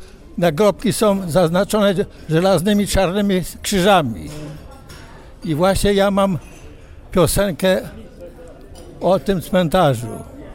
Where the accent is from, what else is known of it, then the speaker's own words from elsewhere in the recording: Jędrzejów, Świętokrzyskie Voivodeship, Poland; bo pochodzę z Jędrzejowa i tam był klasztor